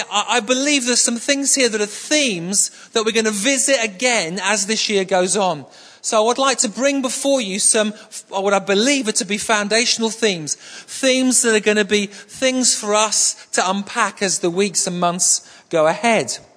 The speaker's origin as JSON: {"language": "English", "town": "Manchester", "region": "North West England", "country": "United Kingdom", "said": "I come from Manchester, and up in Manchester, I remember driving along a street in North Manchester. It's a very poor area of Manchester, deprived area of Manchester."}